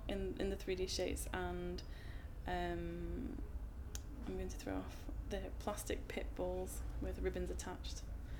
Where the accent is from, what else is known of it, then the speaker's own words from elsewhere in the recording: Stoke-on-Trent, West Midlands, United Kingdom; moved away as an adult; now in London, United Kingdom; I'm originally from Stoke-on-Trent in the West Midlands, and I moved down to London when I was 21 to study at art school, and then I've been living between here and there since